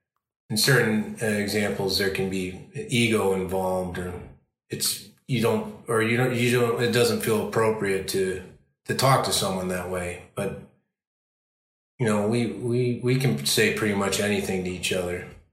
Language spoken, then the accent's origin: English; Chicago, Illinois, United States; because I'm from Chicago, or I started acting in Chicago anyway